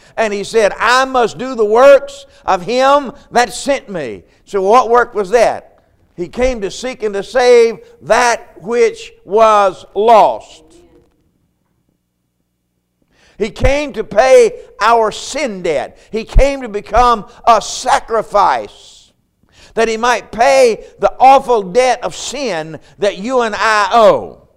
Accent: Marion, North Carolina, United States; I'm from Marion, North Carolina.

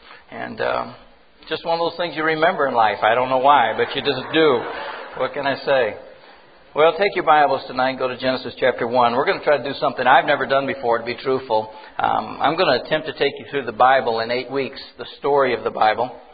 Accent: the South, United States; I was raised in the South. We said it all the time down there.

